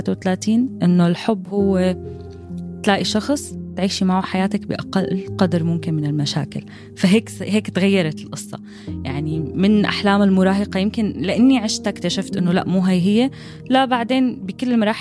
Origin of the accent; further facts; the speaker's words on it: Syria; moved away; بس سافرت وطلعت من سوريا